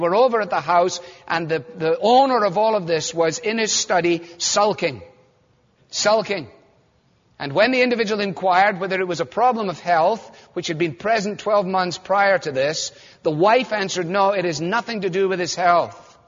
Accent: Scotland, United Kingdom; As a Scot, last of the big spenders, put the quarter

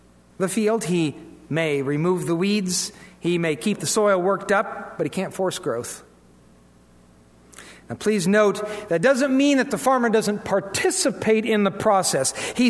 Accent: Iowa, United States; Now, I'm born and raised in Iowa. And listen, when you're a farmer down there, that was serious stuff.

